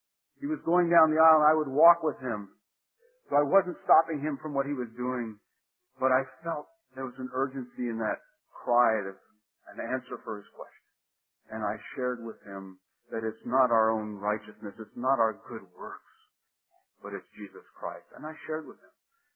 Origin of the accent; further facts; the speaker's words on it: Italy; Now, I know the Italian language. I grew up in Italy.